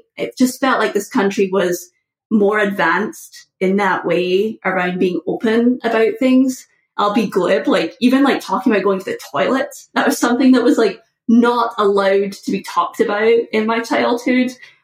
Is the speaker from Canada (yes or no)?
no; Scotland, United Kingdom; one of the major things that has shaped me growing up Scottish and in Scotland was very much the sweeping under the rug of things.